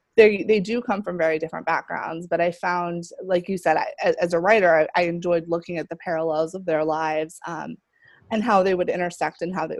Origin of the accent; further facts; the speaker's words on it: Florida, United States; you know, I mentioned I'm originally from Florida, and hurricanes now are devastating